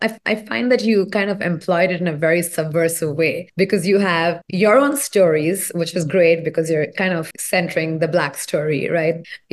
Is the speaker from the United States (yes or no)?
no; India; I come from India